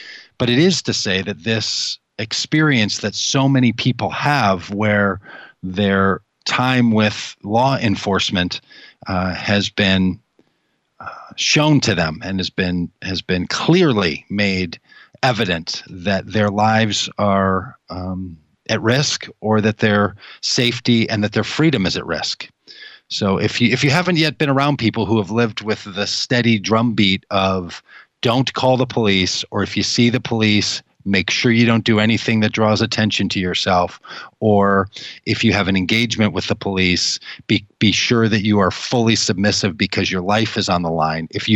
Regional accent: Golden Valley, Minnesota, United States; I grew up like a lot of young boys. I grew up in Golden Valley thinking maybe I want to be a police officer someday.

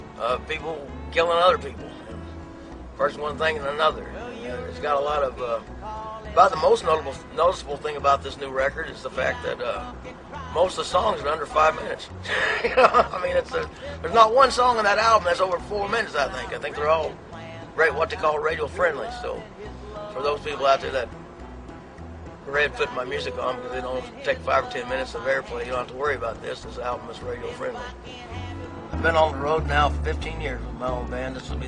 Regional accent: Dallas, Texas, United States; born there; I was born in Dallas, 1965. Moved around the country quite a few times, settled in northeast Texas

